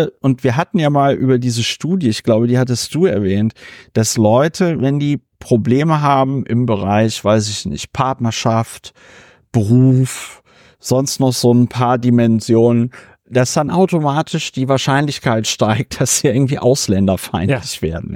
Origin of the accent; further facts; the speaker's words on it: Berlin, Germany; Auch als Berliner bekomme ich nicht viel mit von der Kriminalität in Berlin.